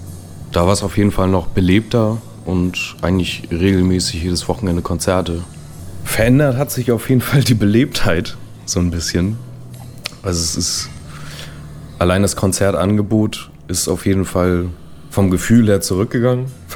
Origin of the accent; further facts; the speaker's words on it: Itzehoe, Schleswig-Holstein, Germany; now in Berlin, Germany; 22 Jahre alt und wohne mittlerweile in Berlin, bin aber gebürtiger Itzehoer.